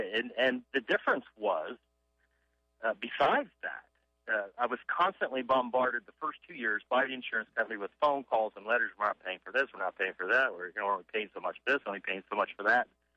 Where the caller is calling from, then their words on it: New Port Richey, Florida, United States; also born or lived in Canada; I'm in Newport Richie.